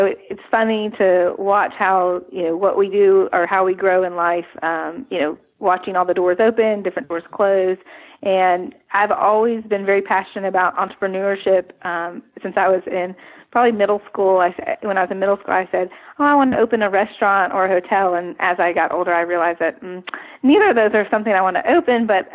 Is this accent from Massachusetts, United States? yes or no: no; Austin, Texas, United States; now in Greenville, United States; Well, I'm originally from Austin, Texas, and my husband, Tim, is originally from Bowie, Maryland, and we found Greenville via Furman.